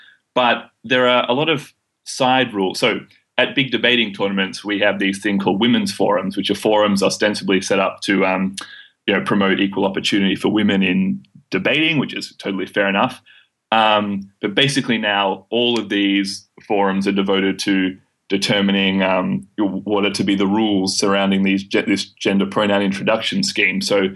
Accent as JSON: {"language": "English", "town": "Melbourne", "region": "Victoria", "country": "Australia", "tie": "born or raised there", "said": "I grew up in the People's Republic of Inner Melbourne"}